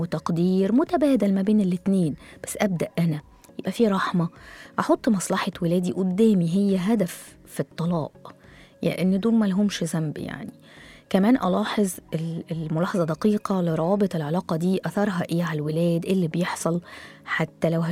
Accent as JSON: {"language": "Arabic", "country": "Egypt", "said": "وزي ما بيقولوا كده المتدارج عندنا في مصر يعني الدارج عندنا."}